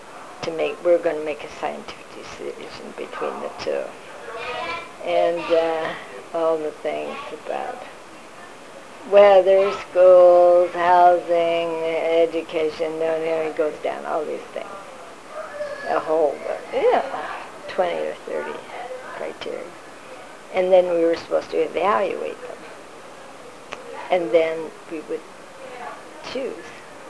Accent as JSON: {"language": "English", "region": "California", "country": "United States", "tie": "born or raised there", "also_born_or_lived": "Ames / Chicago", "said": "and that is because I grew up in California, and to go to the mountains and go to the snow and learn to ski was so fun."}